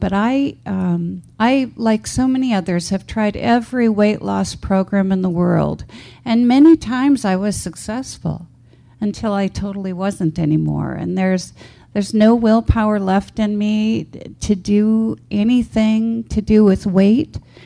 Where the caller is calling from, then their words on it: Phoenix, Arizona, United States; And on the phone bridge … from Phoenix.